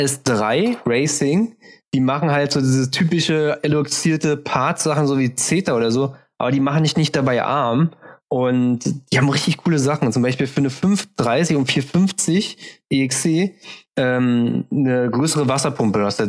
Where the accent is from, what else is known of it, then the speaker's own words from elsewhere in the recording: Berlin, Germany; Ich finde immer, also wir sind Berliner. Lass dir da keinen Scheiß erzählen. Wir sind Berliner.